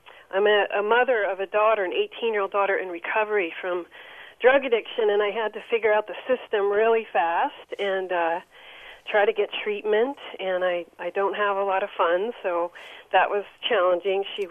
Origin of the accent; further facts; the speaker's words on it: Berkeley, California, United States; I was raised in Berkeley. I was born into a very politically activist family.